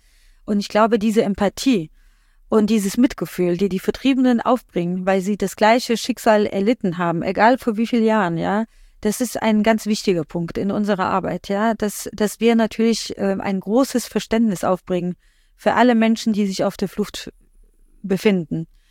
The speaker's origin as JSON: {"language": "German", "country": "Poland", "tie": "born there", "said": "Und ich komme ja gebürtig aus Polen"}